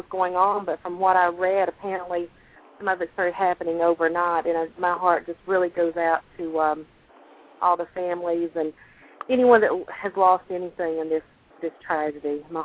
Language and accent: English; Southern United States, United States; My self-esteem was average, you know, for any American girl growing up in the South.